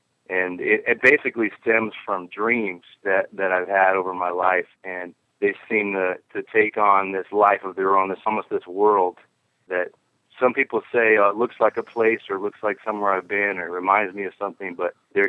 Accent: Oakland, California, United States; I spent a lot of time actually in Northern California painting the coast, and I grew up in Oakland.

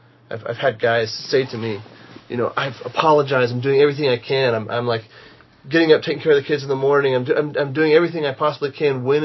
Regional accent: Texas, United States; now in Nashville, United States; I'm from Texas, and I met... I moved to Nashville to go to Belmont University.

